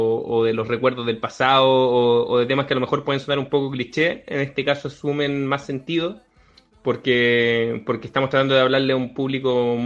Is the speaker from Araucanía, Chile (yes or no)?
no; Valdivia, Los Ríos, Chile; hemos estado tocando en Valdivia, de donde yo soy, saludos a Valdivia.